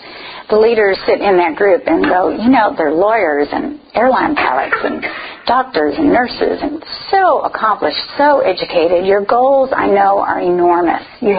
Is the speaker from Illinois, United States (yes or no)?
yes; Chicago, Illinois, United States; also born or lived in Dallas / Washington, D.C.; Some of you know that I'm from Chicago. We've lived in Dallas a long time, but for a brief time, for 5 years, we were in Washington, D.C.